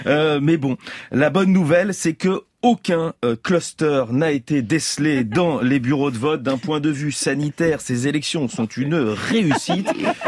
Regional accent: Belgium; Moi, je devais pas. Je suis belge

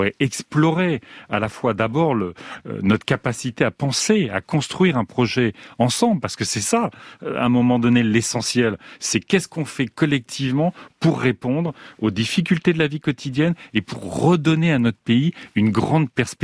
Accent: Hauts-de-France, France; born there; moi je suis né en Picardie

